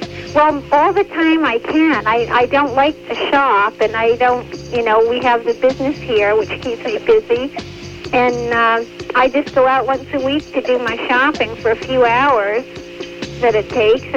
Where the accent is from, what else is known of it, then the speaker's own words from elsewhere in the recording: Chatham, New Jersey, United States; moved away as an adult; also born or lived in Connecticut / New Hampshire; I was born and raised in Chatham.